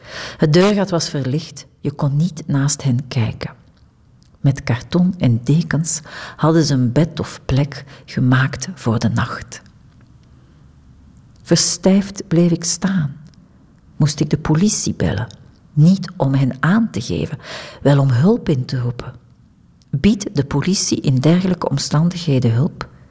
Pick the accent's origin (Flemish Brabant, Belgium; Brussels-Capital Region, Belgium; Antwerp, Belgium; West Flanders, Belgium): Brussels-Capital Region, Belgium; Brussels; born there; Wel over Brussel. De stad waar ik geboren ben. De hoofdstad van dit land.